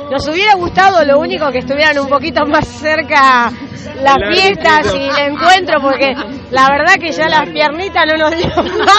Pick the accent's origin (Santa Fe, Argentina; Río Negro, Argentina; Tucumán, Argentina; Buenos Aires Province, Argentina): Buenos Aires Province, Argentina; Nosotros venimos de la provincia de Buenos Aires, somos varias murgas